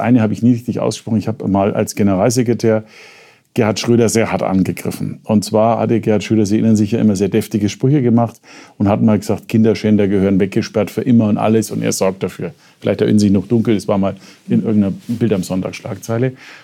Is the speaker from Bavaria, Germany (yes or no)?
yes; Nuremberg, Bavaria, Germany; now in Munich, Germany; im Vergleich zum Nürnberg, wo ich herkomme.